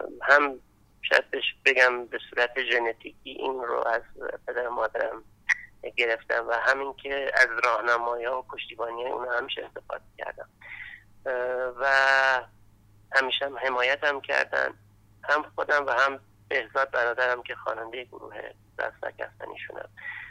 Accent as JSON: {"language": "Persian", "region": "Kermanshah", "country": "Iran", "said": "من اصالتا کرمانشاهی هستم و در فرهنگ کردستان متولد شدم در واقع."}